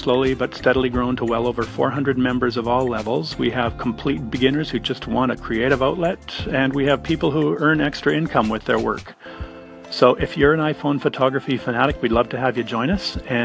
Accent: Canada; I'm a Canadian, born and bred, and currently living on Vancouver Island.

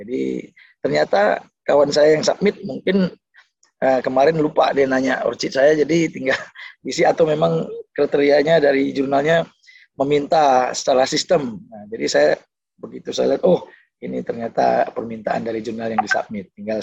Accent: Pontianak, West Kalimantan, Indonesia; Saya dari Pontianak di Kalimantan ya, masih masuk waktu Indonesia Barat.

